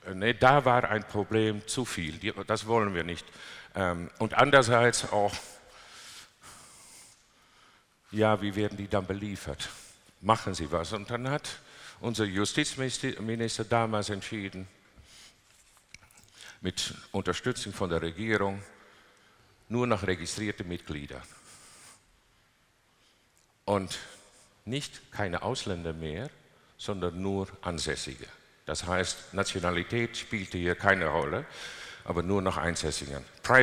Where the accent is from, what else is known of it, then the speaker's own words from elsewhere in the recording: Netherlands; German is a second language; Und Sie sehen zum Beispiel auch da, wo ich geboren bin und aufgewachsen, da gibt es überhaupt keinen Coffeeshop so.